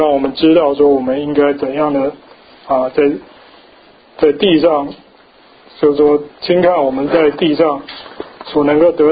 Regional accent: China; 那当然我们中国人在他们眼里看起来也是跟他们不一样。

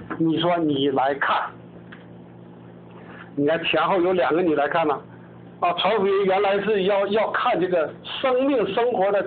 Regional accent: Shenyang, Liaoning, China; born there; 我呢是这个出生在中国大陆这个沈阳啊

